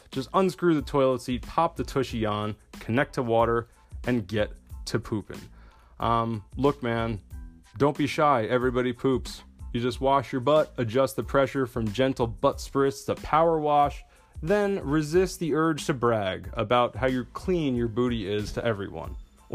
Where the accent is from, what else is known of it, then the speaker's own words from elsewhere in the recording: New Jersey, United States; Getting to New York, not cheap. I come from New Jersey. Stuff ain't free.